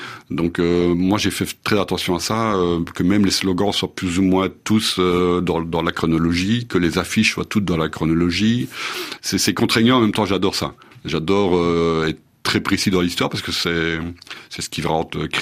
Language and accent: French; Belgium; Ben, nous, en tant que Belges